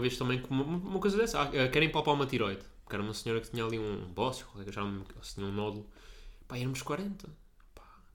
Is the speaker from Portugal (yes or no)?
yes; Azores, Portugal; now in Coimbra, Portugal; me vim dos Açores, em que já havia muito contacto com o hospital, quando fui para Coimbra e perdi esse contacto.